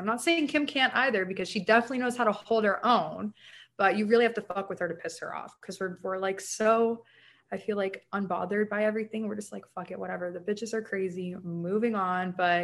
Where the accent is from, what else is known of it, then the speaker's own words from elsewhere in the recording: Alpharetta, Georgia, United States; where we grew up in Alpharetta